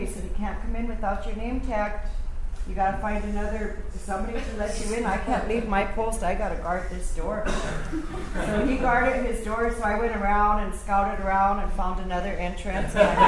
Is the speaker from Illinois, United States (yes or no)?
no; South Dakota, United States; My Teoshpai is the Iteshicha Teoshpai from the Lakota Nation. I come from the Oglala Band, the largest band of the Lakota campfire, which is the largest campfire.